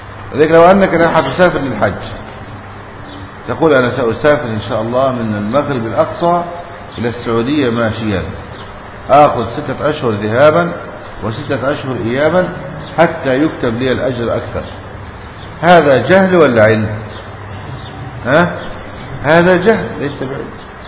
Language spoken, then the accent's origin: Arabic; Egypt; ماذا لو حدث عندنا في مصر هذا؟